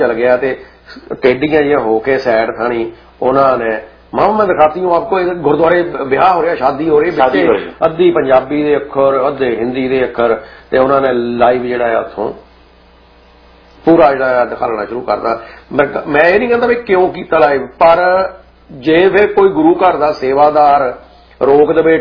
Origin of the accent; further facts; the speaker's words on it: Punjab, India; moved away; ਫਿਰ ਹੁਣ ਦੂਜਾ ਇਹ ਆ ਕਿ ਅਸੀਂ ਸਾਰੇ ਪੰਜਾਬ ਤੋਂ ਆਏ ਹਾਂ